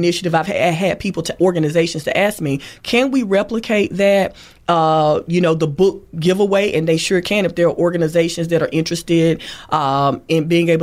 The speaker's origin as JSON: {"language": "English", "town": "Thomasville", "country": "United States", "tie": "born or raised there", "said": "Two graduates of Thomasville High School, again, my hometown."}